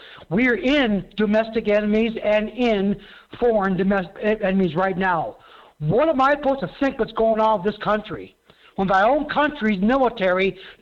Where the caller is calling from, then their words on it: Prescott, Arizona, United States; I'm calling from Prescott, Arizona.